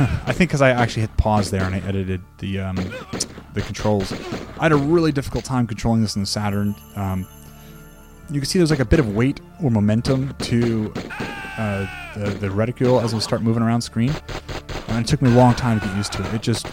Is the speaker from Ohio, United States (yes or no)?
no; New York, United States; Foreshadowing for New York in the future. My hometown.